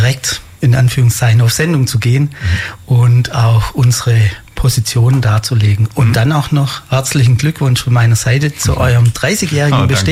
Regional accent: Ulm, Baden-Württemberg, Germany; born there; Ich bin gebürtig aus Ulm.

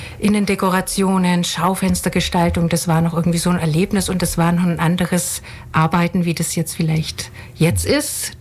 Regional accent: Herrenstetten, Bavaria, Germany; ich komme hier aus dem Landkreis Neu-Ulm, also bei Altenstadt, in einem schönen Dorf in Herrenstetten wohne ich.

